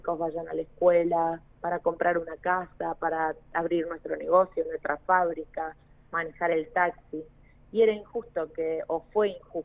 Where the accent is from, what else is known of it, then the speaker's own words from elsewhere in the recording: Argentina; como ciudadanos argentinos